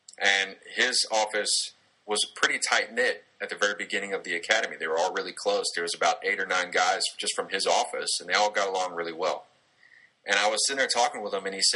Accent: Texas, United States; Now, I'm from Southeast Texas, and I could talk to everybody just like this if I wanted to.

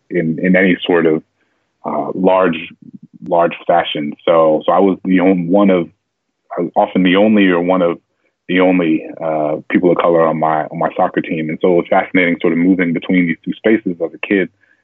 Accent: New Orleans, Louisiana, United States; Yeah, so I'm born and raised in New Orleans, and it's fascinating, actually.

